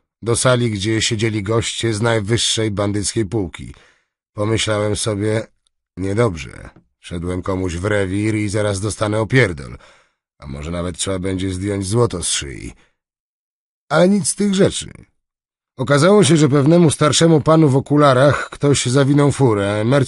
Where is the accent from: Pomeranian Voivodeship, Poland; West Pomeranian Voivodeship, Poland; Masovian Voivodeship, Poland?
Masovian Voivodeship, Poland; Warsaw; Ja też jestem dzieckiem warszawskiej Pragi Południe. To tam w latach 80. uczyłem się przestępczego rzemiosła. Wychowałem się w domu dziecka